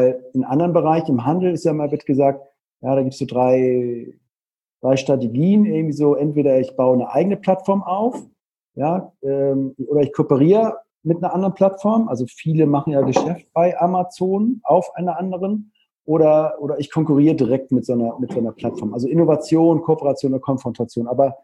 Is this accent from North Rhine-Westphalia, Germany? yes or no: yes; Cologne, North Rhine-Westphalia, Germany; ich komme jetzt aus Köln